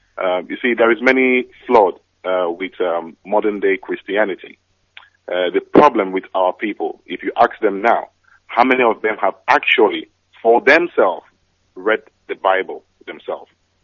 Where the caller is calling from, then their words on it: South East England, United Kingdom; I'm calling from East Sussex in England.